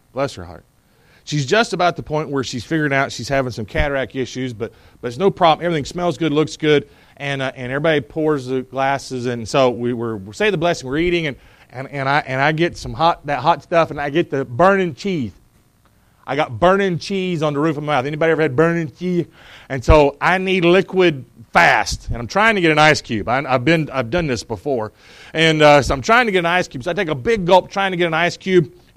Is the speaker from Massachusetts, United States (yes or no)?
no; North Carolina, United States; Now, I'm from Eastern North Carolina. I got red hair and freckles. I'm not Italian